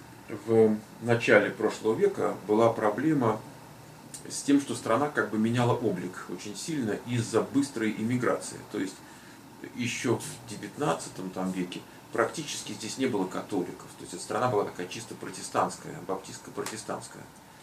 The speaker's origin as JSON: {"language": "Russian", "region": "Moscow", "country": "Russia", "tie": "born or raised there", "said": "Вот я родился в Москве. Я 34 года я прожил в Москве."}